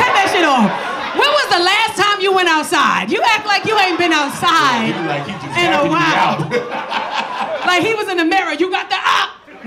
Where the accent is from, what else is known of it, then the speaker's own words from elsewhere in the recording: Bronx, New York, United States; I grew up in 161st and Prospect. Yeah. What? I grew up in McKinley Projects. Right across from Forest Projects.